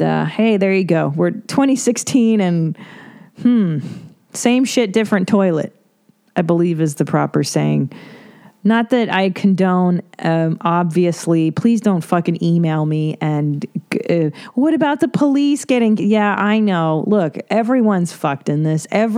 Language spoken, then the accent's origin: English; Los Angeles, California, United States; I say depressing because I grew up in Los Angeles. I grew up watching the Rodney King beatings.